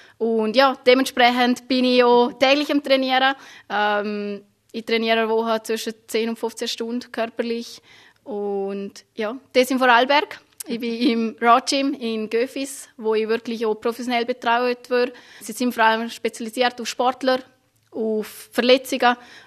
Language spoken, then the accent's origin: German; Liechtenstein; ich komme aus dem Lechtenstein